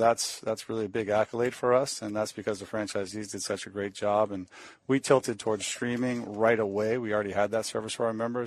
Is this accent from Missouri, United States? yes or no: no; Maine, United States; Well, Portsmouth, like, I'm from Maine, and we work out of Portsmouth.